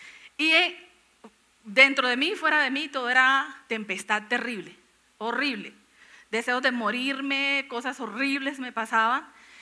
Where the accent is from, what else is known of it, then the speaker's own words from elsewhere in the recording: Santander, Colombia; yo soy santandereana